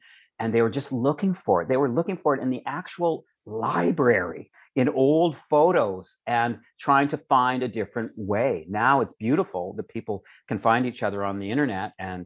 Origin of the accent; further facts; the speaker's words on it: Calgary, Alberta, Canada; growing up in Calgary, where I was considered an FAG for wearing anything that wasn't cowboy boots and chased down the street.